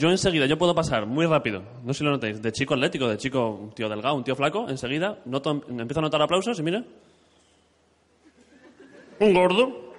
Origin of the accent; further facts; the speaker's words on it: Alcantarilla, Region of Murcia, Spain; Soy de Alcantarilla, que es un sitio.